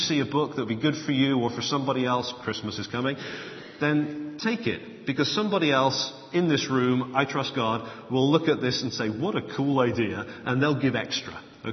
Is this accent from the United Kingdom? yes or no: yes; Bristol, South West England, United Kingdom; accent: Bristolian; also born or lived in United States; I grew up in Bristol, went to university in Bristol, and then spent a year on the OM ship and met an American, married an American, lived in America, studied in America, and came back sounding like it.